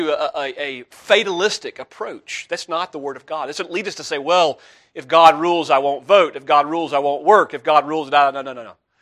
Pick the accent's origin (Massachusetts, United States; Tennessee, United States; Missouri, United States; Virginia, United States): Tennessee, United States; Memphis; born there; Do you know that it was no accident that I was born on June 16th, 1983 in Memphis, Tennessee?